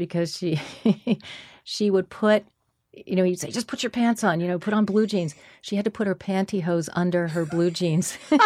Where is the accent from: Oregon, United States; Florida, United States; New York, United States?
New York, United States; Manhattan; I was born in Manhattan, and I stayed in Manhattan for quite a long time